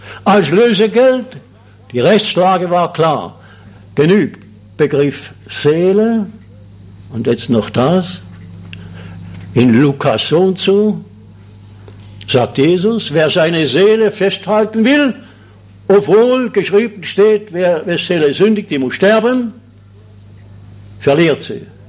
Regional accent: Schaffhausen, Switzerland; Ich bin in Schaffhausen im Waisenhaus aufgewachsen

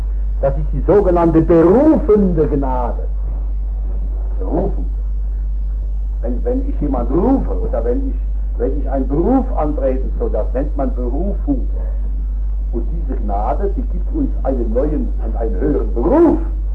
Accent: Rhineland-Palatinate, Germany; dann ging ich hauptsächlich in kleinere Dörfer und auch größere Dörfer in meiner Heimat, in Rheinhessen.

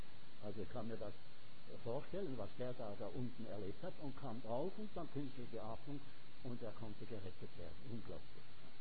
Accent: Schaffhausen, Switzerland; Ich habe mal als Bub in Schaffhausen, eine Badanstalt im Rhein, habe ich mich da gerade hingelegt

